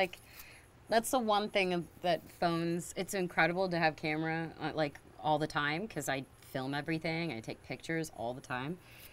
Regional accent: Texas, United States; I'm from Texas.

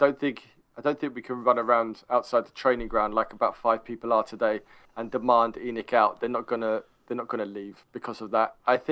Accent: England, United Kingdom; I'm not even Italian anymore. I'm English.

